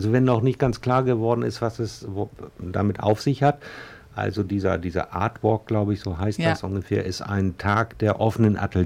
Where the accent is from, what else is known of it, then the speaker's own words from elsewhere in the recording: Northern Germany, Germany; Ich komme auch aus Norddeutschland